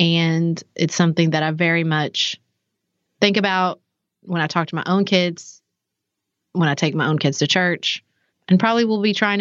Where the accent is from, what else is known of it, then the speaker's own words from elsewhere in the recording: Paducah, Kentucky, United States; So for me, I grew up in Paducah, obviously, and in a Southern Baptist church